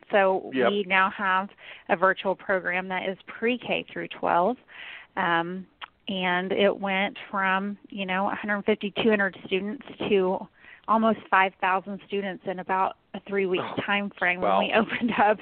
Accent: Oklahoma, United States; now in Broken Arrow, United States; I did not grow up in Broken Arrow. I grew up in Oklahoma in the southeast area, but I have lived in Broken Arrow for about 20 years now.

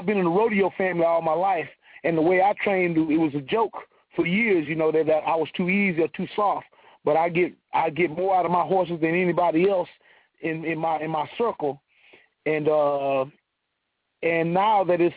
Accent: Houston, Texas, United States; Born and raised in Houston, but my family's from Cancun, Louisiana.

